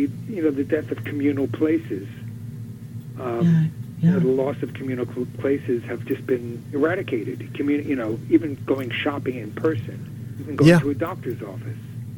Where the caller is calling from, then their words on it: Nassau County, New York, United States; I'm calling from Nassau County on Long Island.